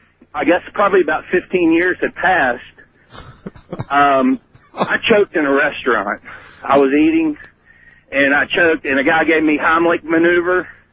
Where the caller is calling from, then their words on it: Richmond, Virginia, United States; I am calling from Richmond, Virginia, WRVA.